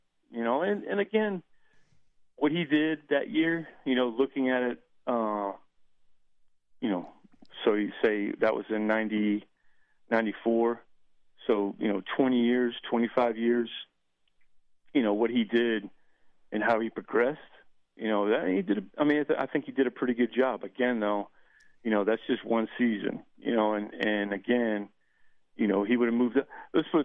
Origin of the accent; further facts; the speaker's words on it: Boston, Massachusetts, United States; because I grew up in Boston, so I was a huge Celtics fan.